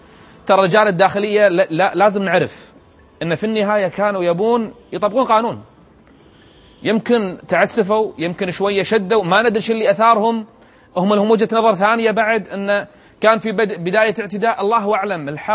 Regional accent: Kuwait; النعم الموجودة عندنا بالكويت

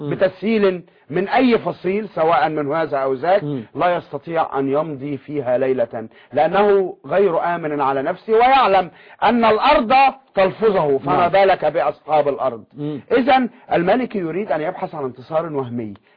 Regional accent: Egypt; كما نقول عندنا في مصر

